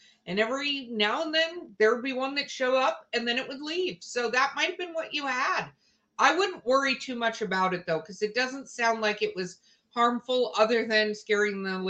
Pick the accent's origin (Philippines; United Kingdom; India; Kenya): Philippines; I'm Filipino, but I only speak English.